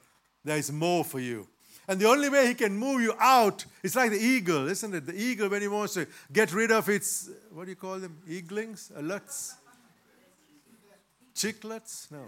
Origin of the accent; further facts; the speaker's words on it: Sri Lanka; moved away as an adult; now in United Kingdom; Then we moved from Sri Lanka to the United Kingdom about 33 years ago. That was an amazing, huge transition. Imagine that. I was 28 years of age.